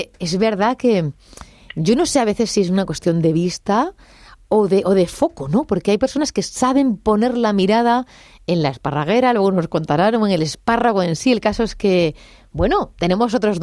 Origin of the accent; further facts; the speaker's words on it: Montijo, Extremadura, Spain; En mi pueblo, no sé, en mi pueblo es Montijo, decimos mucho salir a espárragos.